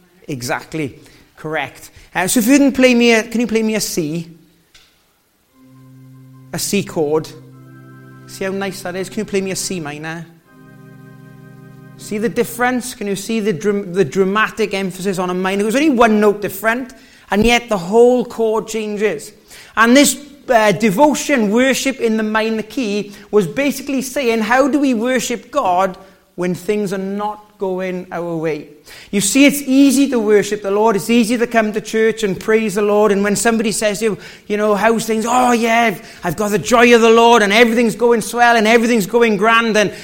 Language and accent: English; Wales, United Kingdom; As you can tell, the accent is not a local accent. I was born and bred in Wales, was born again in Wales